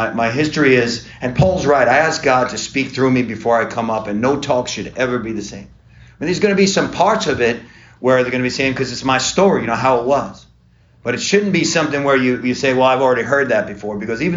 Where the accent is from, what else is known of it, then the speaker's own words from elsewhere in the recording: New York, United States; I'm from New York. We don't even know it's cursing, right, Mike?